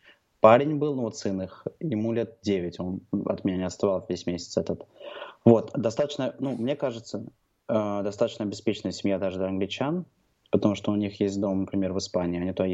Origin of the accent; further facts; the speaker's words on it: Russia; То есть я приехал, понятно, из России